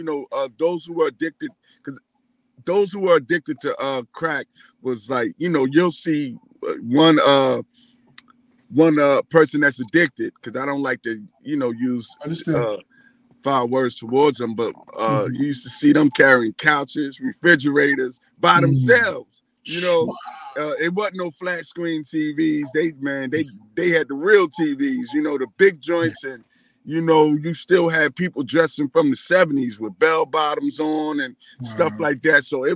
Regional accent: Philadelphia, Pennsylvania, United States; Myself, I'm from Philadelphia. Born and raised all my life in West Philly, but the whole Philly is my stomping grounds.

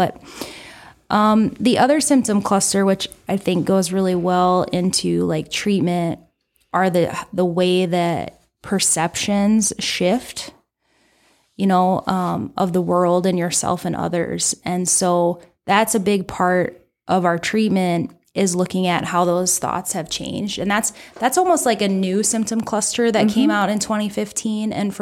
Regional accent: Woonsocket, United States; my hometown is Woonsocket, and, there were four young boys who perished in a car accident.

